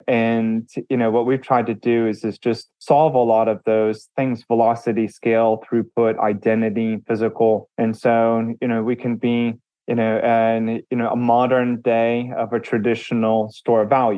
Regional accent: United States; I'm an American. I grew up in the US. I live in Texas

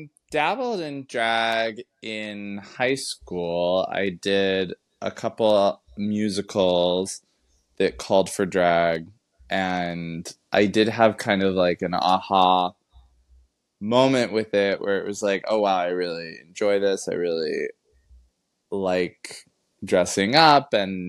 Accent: Los Angeles, California, United States; I'm from Los Angeles originally, and I am the drag laureate of West Hollywood.

